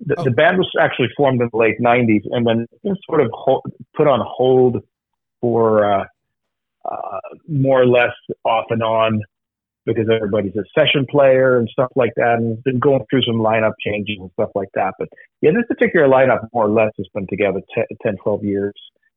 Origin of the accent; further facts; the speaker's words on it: Sweden; English is a second language; now in Los Angeles, United States; I live in Los Angeles since 31 years. And but I was born and raised in Sweden. So my family's here.